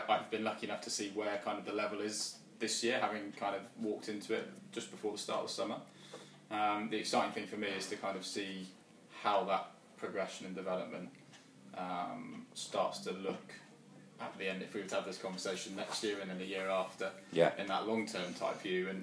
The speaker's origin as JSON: {"language": "English", "region": "South West England", "country": "United Kingdom", "lives_now": "Wales, United Kingdom", "said": "not a Welshman by heart. Adopted Welshman. I'm from Devon originally"}